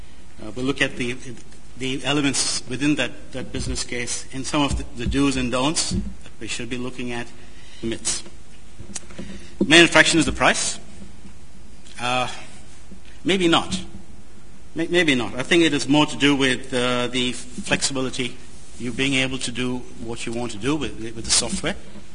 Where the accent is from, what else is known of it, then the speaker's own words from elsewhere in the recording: Western Australia, Australia; and yes, I am from Western Australia.